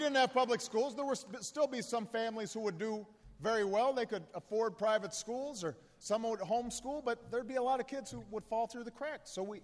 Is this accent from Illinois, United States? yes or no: yes; Illinois, United States; I also agree with our first Republican president, a guy from my home state, a guy with a beard named Abraham Lincoln.